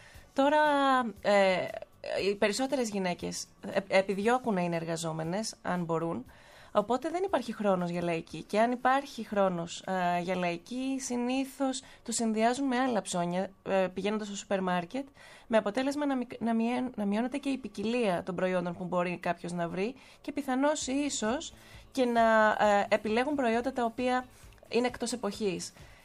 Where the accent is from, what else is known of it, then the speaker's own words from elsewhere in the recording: Crete, Greece; Εγώ είμαι από την Κρήτη, οπότε έχω αυτό το προνόμιο